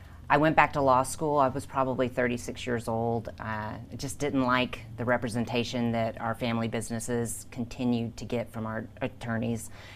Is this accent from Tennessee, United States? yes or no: no; Texas, United States; moved away as an adult; now in Nevada, United States; I've lived in Nevada 30 years. I'm originally from Texas. And I came here when I was 21 years old just because there was more opportunities in Nevada than where I grew up. I grew up in a little town